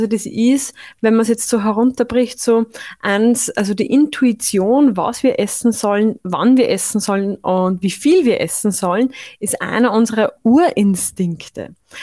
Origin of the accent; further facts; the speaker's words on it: Upper Austria, Austria; ich bin aus Oberösterreich, weil du bist ja aus der Steiermark, also ich bin aus Oberösterreich